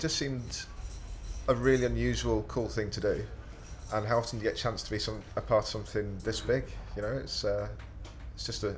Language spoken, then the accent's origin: English; Manchester, North West England, United Kingdom; I'm 33 years old, I'm from Manchester.